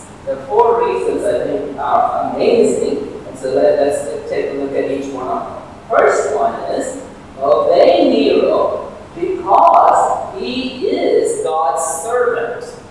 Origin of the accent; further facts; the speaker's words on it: India; I'm an Indian, so I was not that much into, I am still not an Indian, so not that much into politics